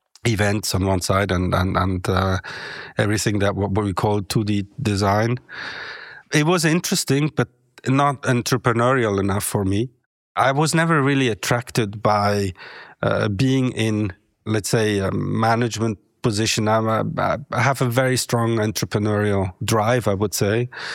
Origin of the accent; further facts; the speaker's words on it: Grenchen, Switzerland; English is a second language; I was born and raised in Gretchen, but then I moved to Neuchâtel after a certain period.